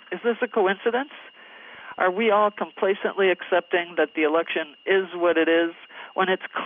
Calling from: Poughkeepsie, New York, United States; I'm calling from Poughkeepsie, New York.

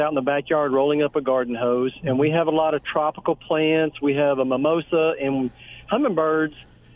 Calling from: Longview, Texas, United States; Longview, Texas.

